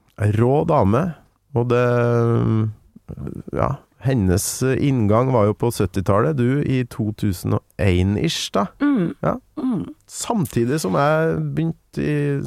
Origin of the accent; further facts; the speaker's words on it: Grong, Trøndelag, Norway; hun er jo fra der jeg kommer fra, Nord-Trøndelag, Grong